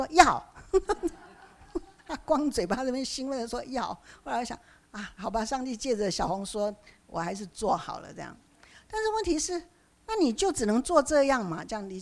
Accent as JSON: {"language": "Chinese", "country": "Taiwan", "said": "这个我们台湾话说听到哪里去了"}